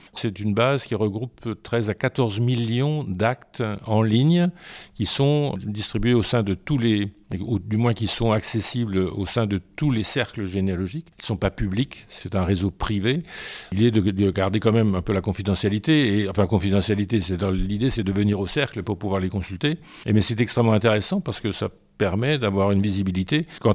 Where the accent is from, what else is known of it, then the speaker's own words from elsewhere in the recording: Grand Est, France; Moi, j'ai vécu toute ma jeunesse, enfin jusqu'à 45 ans, en Alsace.